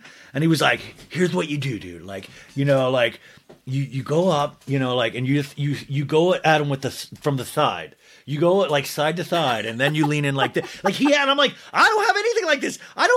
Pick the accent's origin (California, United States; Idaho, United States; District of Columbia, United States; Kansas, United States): Kansas, United States; I came from Kansas.